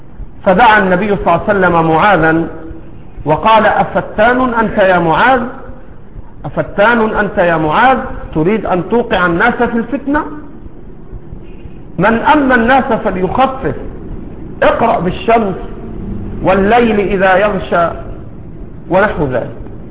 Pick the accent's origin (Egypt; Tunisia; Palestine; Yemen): Egypt; بعض المساجد عندنا في مصر تنسب إلى السنة